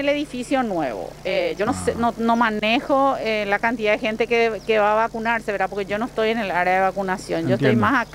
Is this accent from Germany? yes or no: no; Paraguay; yo como paraguayo